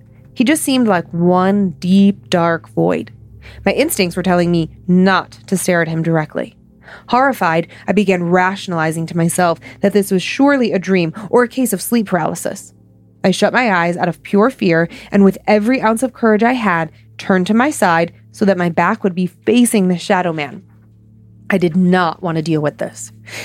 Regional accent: Australia; also born or lived in Oxford, United Kingdom; I'm originally from Australia, and after finishing my bachelor's degree in Sydney, I moved to Oxford in England to start my master's degree.

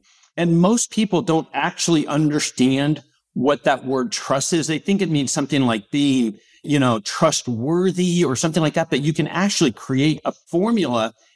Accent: Portland, Oregon, United States; so I grew up in Portland, Oregon. I went to Oregon State University, studied engineering

